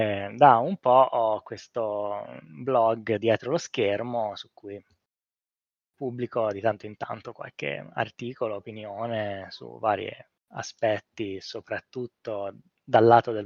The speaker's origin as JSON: {"language": "Italian", "town": "Pisa", "region": "Tuscany", "country": "Italy", "said": "sono di Pisa."}